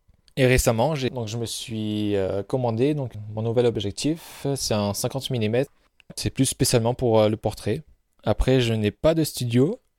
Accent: Briançon, Provence-Alpes-Côte d'Azur, France; je suis né à Briançon, j'ai toujours vécu donc ici, à part pour mes études où j'ai un petit peu bougé à Gap et à Aix. Et après, je suis revenu ici

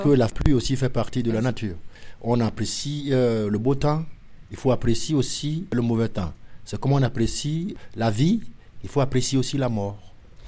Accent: Togo; French is a second language; also born or lived in London; now in Lyon, France; J'ai appris le français chez moi, au Togo. Et je crois que c'est logique que je sois ici. Je suis arrivé de Londres. J'ai quitté le Togo et je suis parti à Londres pendant 4 ans et demi. Et après Londres, je suis arrivé à Lyon.

